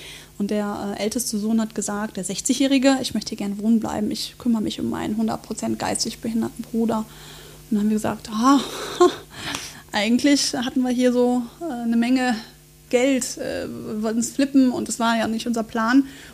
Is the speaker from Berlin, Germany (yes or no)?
no; Oberhausen, North Rhine-Westphalia, Germany; Ich bin ja aus Oberhausen ursprünglich.